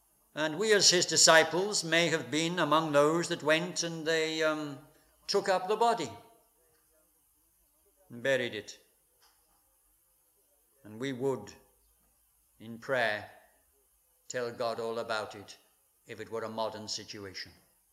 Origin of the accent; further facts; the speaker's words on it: England, United Kingdom; And so as an Englishman, I felt it was my place to be back here